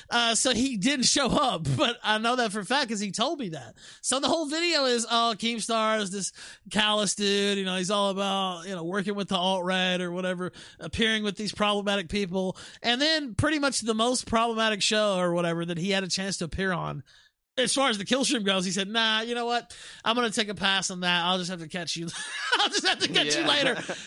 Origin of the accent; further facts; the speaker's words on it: Memphis, Tennessee, United States; born there; I was born in Memphis, Tennessee.